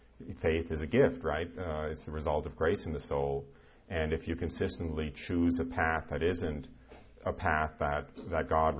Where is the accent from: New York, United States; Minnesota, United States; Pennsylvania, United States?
New York, United States; I was raised outside of New York City, very Jewish, fairly observant.